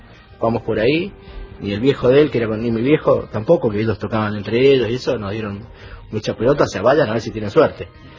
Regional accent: Mendoza, Argentina; born or raised there

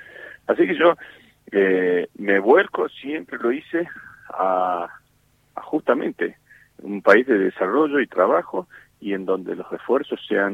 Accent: Argentina; Porque somos argentinos

